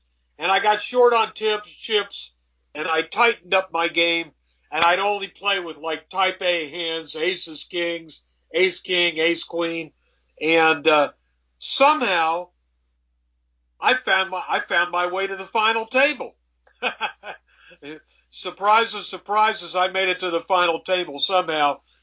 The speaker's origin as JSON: {"language": "English", "town": "Dayton", "region": "Ohio", "country": "United States", "tie": "born or raised there", "said": "A bunch of buddies of mine in Dayton, back where I grew up in Dayton, Ohio, poker was real popular with the kids."}